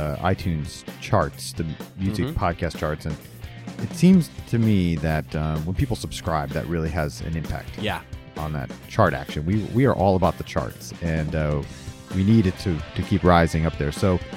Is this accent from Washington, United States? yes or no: no; Toledo, Ohio, United States; We grew up together in Toledo, Ohio.